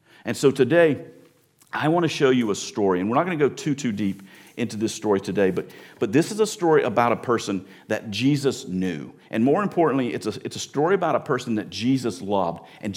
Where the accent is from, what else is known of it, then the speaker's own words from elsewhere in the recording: the South, United States; I mean, I grew up in the South, and we didn't do this kind of stuff in the South, okay?